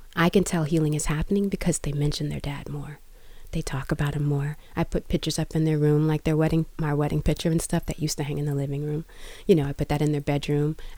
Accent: Washington, District of Columbia, United States; I grew up in Washington, D.C. The monument, the museums and stuff are free.

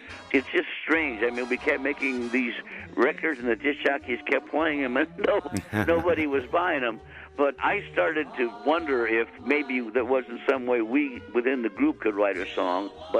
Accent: Chicago, Illinois, United States; now in West Hollywood, United States; the first 10 years of my life, before my family moved to West Hollywood, I grew up in Chicago. Well, no kid on the northwest side of Chicago where I grew up is anything but a diehard Chicago Cubs fan.

